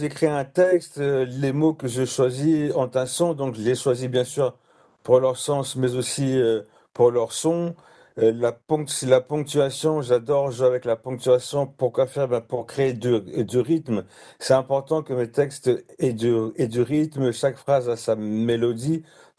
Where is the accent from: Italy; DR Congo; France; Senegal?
DR Congo; Kongo Central; born there; je suis né au Congo, j'ai été pétri par toute la mythologie des Bas-Congo, tout le système des valeurs, la vision du monde